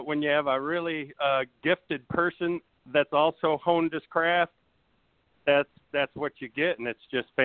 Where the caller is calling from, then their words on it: Big Rapids, Michigan, United States; I'm calling from Big Rapids, Michigan.